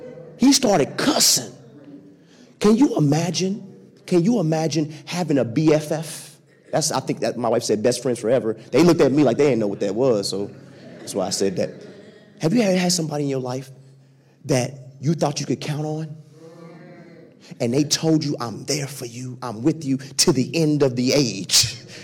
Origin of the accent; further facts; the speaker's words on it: St. Louis, Missouri, United States; Denial. I'm from St. Louis.